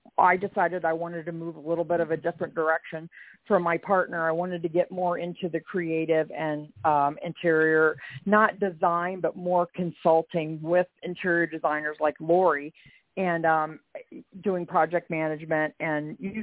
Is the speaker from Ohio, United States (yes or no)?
yes; Ohio, United States; now in New York, United States; I grew up in Ohio and started out as a marketing manager for a large furniture dealership there. And I moved here to New York in 96